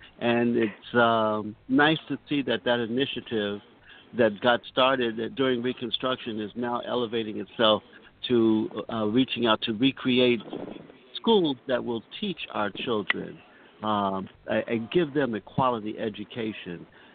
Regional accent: Washington, District of Columbia, United States; I grew up in Washington, D.C., and I hadn't had a chance to come and see the Martin Luther King Memorial site.

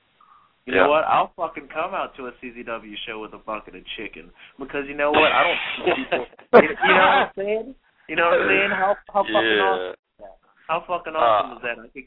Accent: Baltimore, Maryland, United States; yeah, man, I'm from Baltimore, Maryland. I had some rough beginnings.

